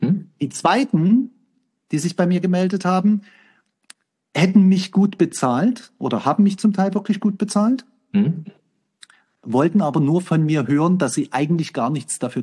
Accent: Dresden, Saxony, Germany; Ich komme ja nun aus Dresden, das haben wir ja heute schon festgestellt, ja.

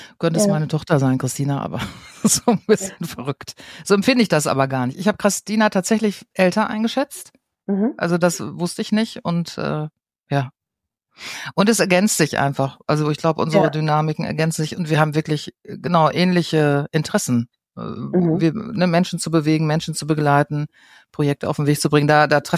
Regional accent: North Rhine-Westphalia, Germany; wir kommen aus Westfalen beide. Irgendwie haben wir vielleicht so einen ähnlichen Duktus

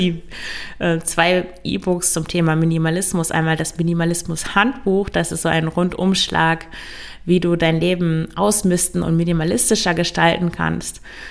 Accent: Lower Saxony, Germany; ich komme ja aus dem Emsland und da trinkt man traditionell sehr viel.

